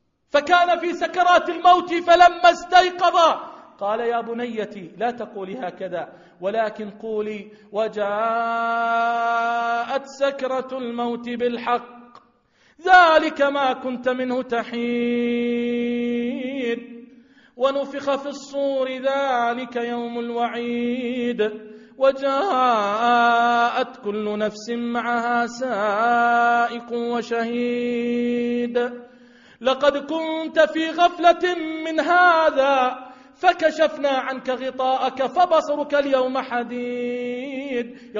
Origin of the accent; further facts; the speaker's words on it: Jordan; اجعل بلدنا الأردن واحة للأمن والأمان